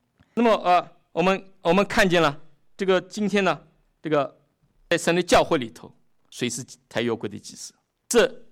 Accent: China; 我们中国人有一句话叫什么？叫做上梁不正下梁歪，是不是？

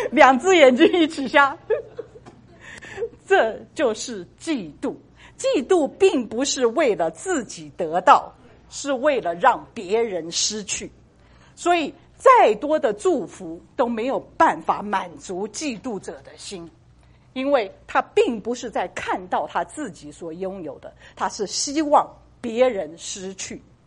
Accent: Sichuan, China; 我们四川人比较好

